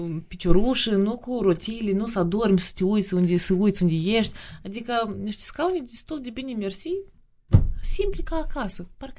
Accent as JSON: {"language": "Romanian", "country": "Moldova", "tie": "born there", "said": "M-am născut în Republica Moldova."}